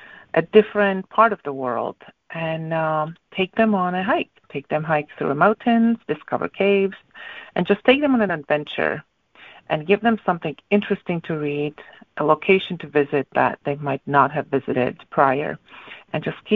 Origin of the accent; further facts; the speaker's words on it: Northern Moravia, Czechia; English is a second language; I was born in Czech Republic, and I lived in Northern Moravia, which is a region in that country.